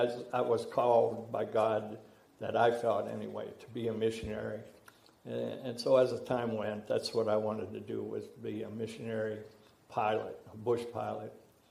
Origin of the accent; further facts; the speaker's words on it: Ridgway, Pennsylvania, United States; born there; I was born in Ridgeway, Pennsylvania. It's up in the mountains, down, if anybody knows where Olean is, it's just a little bit south of Olean in the Allegheny Mountains. Shortly after I was born, we moved from the Ridgeway area to a coal mining village.